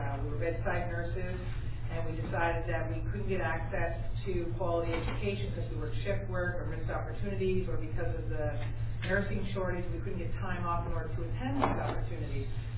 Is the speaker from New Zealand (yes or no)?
no; New Brunswick, Canada; We want to overcome that obstacle that because we're from New Brunswick, it can't be big.